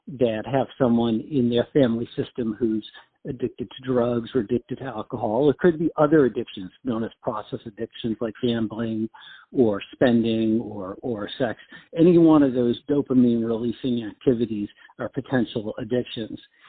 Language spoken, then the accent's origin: English; New York, United States; And I started in Washington, D.C., and I started to do pretty well with it, but I'm from New York.